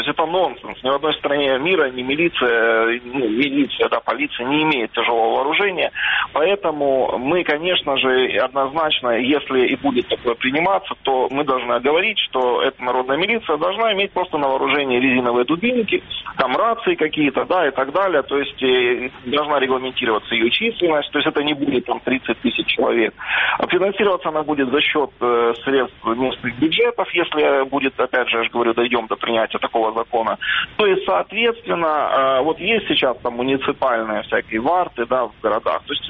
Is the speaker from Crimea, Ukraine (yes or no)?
no; Donetsk, Donetsk Oblast, Ukraine; moved away as an adult; как гражданина и как переселенца, как уроженца Донецка.